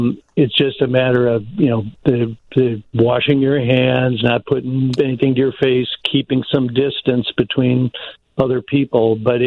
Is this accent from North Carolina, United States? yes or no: no; Wheaton, Illinois, United States; now in Seattle, United States; Yeah, I grew up in Wheaton, but have lived out here for a long time